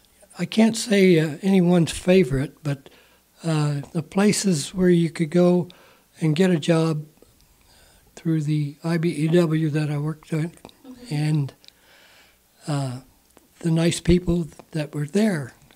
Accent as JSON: {"language": "English", "region": "Kentucky", "country": "United States", "tie": "born there", "said": "I'm born American. Born in Kentucky in 1943."}